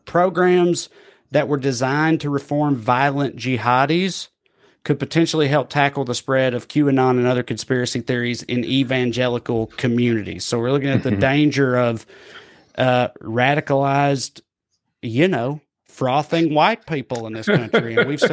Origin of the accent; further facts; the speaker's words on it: Tennessee, United States; a Christian nationalist preacher in my home state of Tennessee.